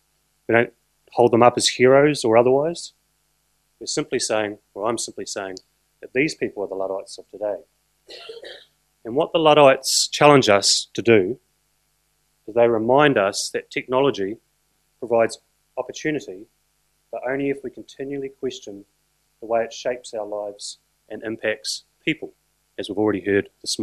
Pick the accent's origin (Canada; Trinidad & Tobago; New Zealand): New Zealand; I can say that I am a Kiwi, but my mother's Australian, and so I'm half Australian